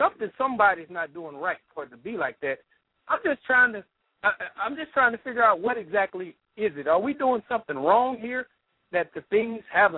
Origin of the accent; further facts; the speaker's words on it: the South, United States; born there; why is it that I was born in the South